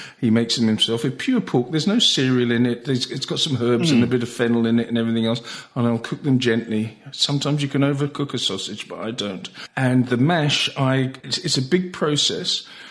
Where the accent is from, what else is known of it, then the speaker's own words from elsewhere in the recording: England, United Kingdom; now in Netherlands; And tonight, living in the Netherlands and being an Englishman, it's very difficult because the Netherlands are playing England in the semi-final of the Euros tonight, and I've decided to have bangers and mash. I've got to be English